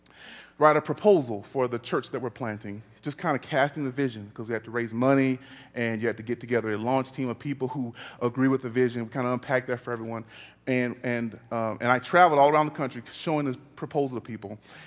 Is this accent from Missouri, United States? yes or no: no; Texas, United States; I'm a Texan. And moving from Texas to Colorado is hard.